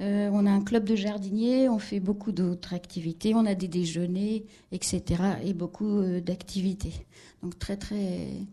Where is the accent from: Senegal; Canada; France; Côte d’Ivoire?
France; also born or lived in England; Je suis française, mais j'ai vécu la plupart de ma vie en Angleterre.